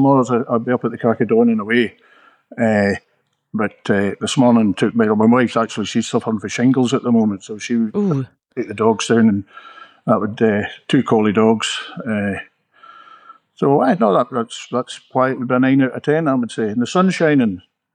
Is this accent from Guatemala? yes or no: no; Ballantrae, Scotland, United Kingdom; We're on the kind of the east side of the peninsula, heading down towards the Mullagalloway. I've been an Ayrshire man all my life, born and bred in Ballantrae, moved down here. This will be our fifth summer approaching, coming down here.